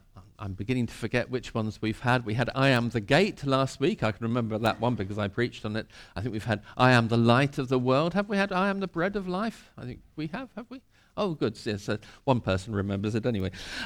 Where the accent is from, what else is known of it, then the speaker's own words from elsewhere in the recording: London, United Kingdom; also born or lived in North Wales; now in England; I was brought up in North London.